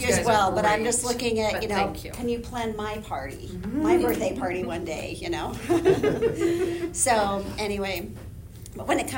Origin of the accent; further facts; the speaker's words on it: Bountiful, Utah, United States; now in North Salt Lake, United States; So this is where I grew up in Bountiful, but I've raised all my kids in North Salt Lake.